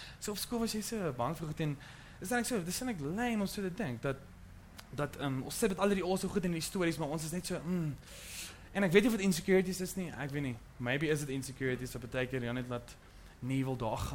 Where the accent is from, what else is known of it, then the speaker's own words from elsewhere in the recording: Potchefstroom, North West, South Africa; ek kom van Potchefstroom af, en dit is een baie conservatieve dorpie